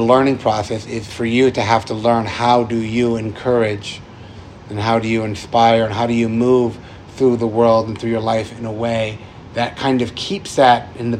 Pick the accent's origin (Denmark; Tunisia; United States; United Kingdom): United States; New England; Like, I'm from New England, and I love New England maple syrup.